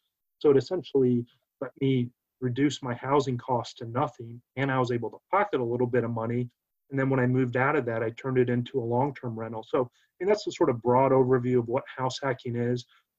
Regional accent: North Carolina, United States; I was from North Carolina, but traveling all around the world.

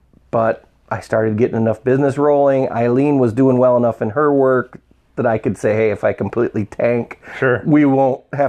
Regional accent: Hopkins, Michigan, United States; I'm from Hopkins, Door, Wayland area.

